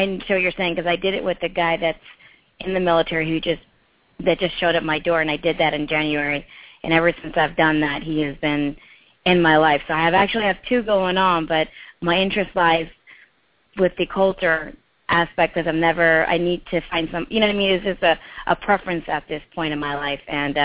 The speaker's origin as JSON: {"language": "English", "country": "India", "said": "he's from India and I'm from India, so it was just something new for me."}